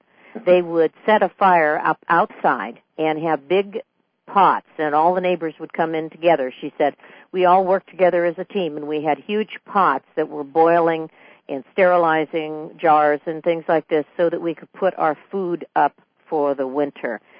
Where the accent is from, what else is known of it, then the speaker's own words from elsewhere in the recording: California, United States; And I grew up in California. We never had to worry about anything like that.